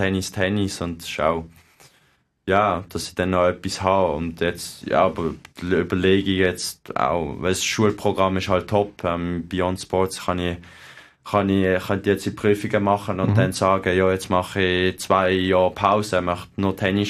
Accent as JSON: {"language": "German", "country": "Switzerland"}